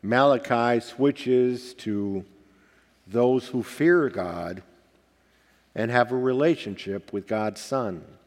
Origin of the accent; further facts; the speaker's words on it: Michigan, United States; I don't have a farm. I grew up just outside of Detroit, so there weren't any farms around.